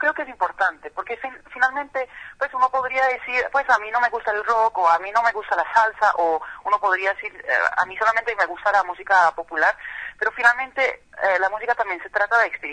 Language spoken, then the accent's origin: Spanish; Netherlands; Spanish is a second language; now in Medellín, Colombia; yo soy holandesa, pero vivo en Medellín